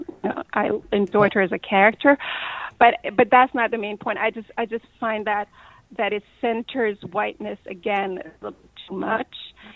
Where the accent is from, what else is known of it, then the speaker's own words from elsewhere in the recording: Hungary; now in United States; I'm an immigrant. So I'm a white person, but I'm from Hungary. I did not grow up in this country.